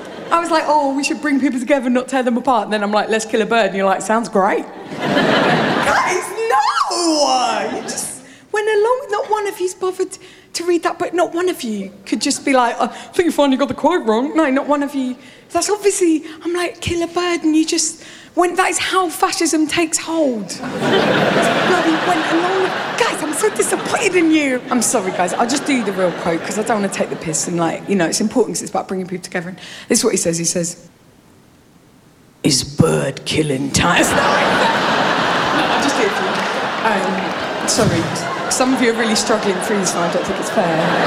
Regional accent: London, United Kingdom; I'm from London and I bring much news of the old country.

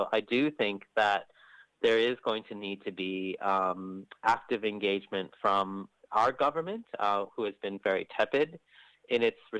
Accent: New Zealand; The other things I think as wider Kiwi citizens we can do is, of course, yes, we can donate to humanitarian organizations

